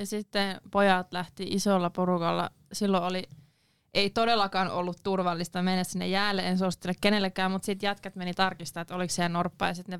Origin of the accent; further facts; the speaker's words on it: Askola, Uusimaa, Finland; olen kotoisin Askolasta, eli Porvoon läheltä.